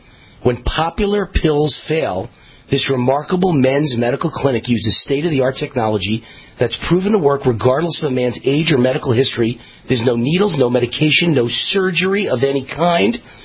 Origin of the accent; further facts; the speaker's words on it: New York, United States; It just turned out that I'm from Westchester County, New York, and she's from Westchester County, New York, and my parents were there